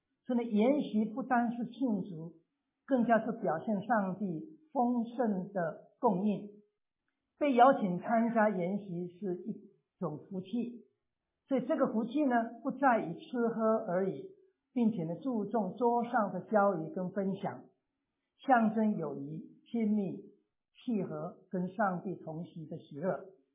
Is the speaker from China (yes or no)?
no; Taiwan; 像说我们从台湾来的已经是看不见很多了。